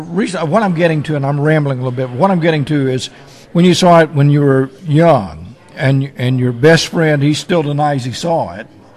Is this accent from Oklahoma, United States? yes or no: yes; Muskogee, Oklahoma, United States; another guy from near my town in Muskogee, over in Fort Gibson.